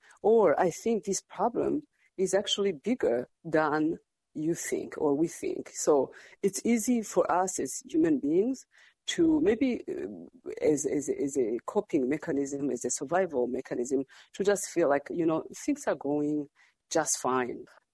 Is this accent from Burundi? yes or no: yes; Burundi; also born or lived in Rwanda / Burkina Faso / France; now in Fargo, United States; Now I say that I'm from Fargo. Grew up in Burundi and Rwanda, Burkina Faso in West Africa, France, and then here.